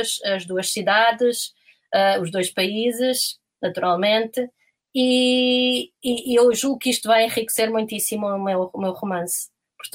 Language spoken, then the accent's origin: Portuguese; Lisbon, Portugal; porque estudei no Liceu Francês aqui em Lisboa desde os 4 até aos 18, portanto. Fiz o BAC incluído, a minha segunda língua, sou bilingue, pronto, basicamente.